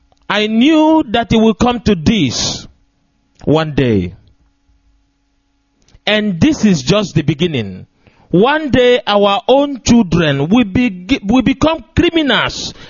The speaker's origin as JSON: {"language": "English", "town": "Obinze", "region": "Imo", "country": "Nigeria", "tie": "born or raised there", "said": "I came from Obinze, near the Obinze Barracks."}